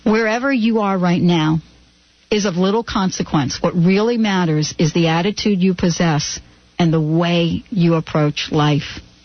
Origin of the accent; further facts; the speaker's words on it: New York, United States; accent: New York; Listen, that's so my New York accent.